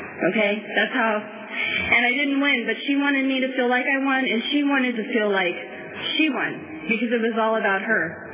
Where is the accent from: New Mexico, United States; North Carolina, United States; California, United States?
California, United States; San Jose; now in Visalia, United States; When I say my mom, I'm talking about my mom, where I grew up in San Jose.